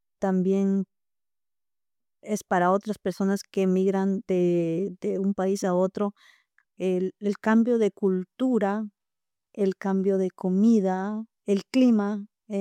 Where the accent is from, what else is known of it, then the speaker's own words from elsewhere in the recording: Tena, Napo, Ecuador; moved away; Yo vengo de la selva de la Amazonía ecuatoriana, de una ciudad que ahora tiene como 30.000 habitantes. Se llama Tena y está en la provincia de Napo de Ecuador. Y allá hay mucha selva.